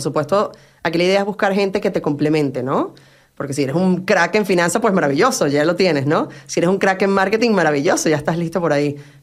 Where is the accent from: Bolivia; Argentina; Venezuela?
Venezuela; yo soy venezolana, mis abuelos eran vascos.